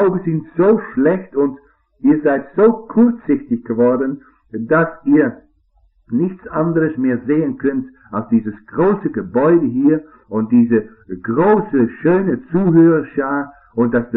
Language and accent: German; Kentucky, United States; ich bin zum Teil groß geworden in den Bergen von Kentucky. Und wir wohnten dort in einer alten Blockhütte.